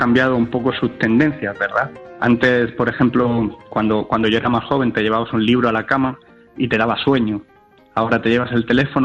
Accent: Spain; Bueno, yo soy español y ciertamente no

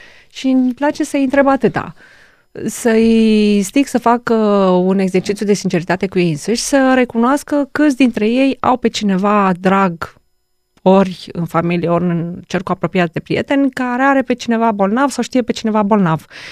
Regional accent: Romania; dar zic sincer ca româncă este un pic o tristețe

